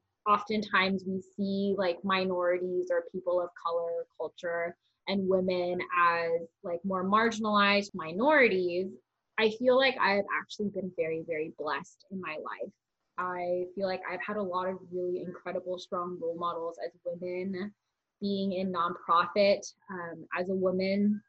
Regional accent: Palo Alto, California, United States; So I identify as Asian American, specifically Taiwanese American, and I grew up in Palo Alto, which is a very white, very affluent city.

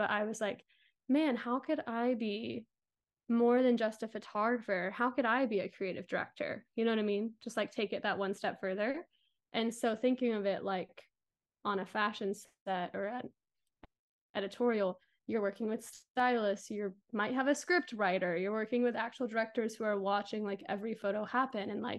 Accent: Georgia, United States; now in Seattle, United States; I live outside of Seattle, might be moving soon, but been there for a couple years now. I'm originally from Georgia, and I do wedding photography

